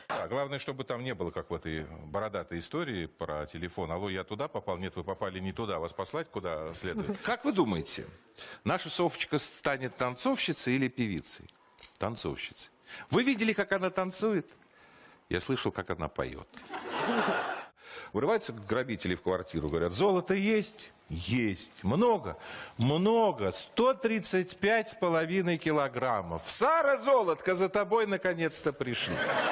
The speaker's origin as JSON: {"language": "Russian", "country": "Russia", "said": "И когда он спросил, откуда мы, я сказал, из России."}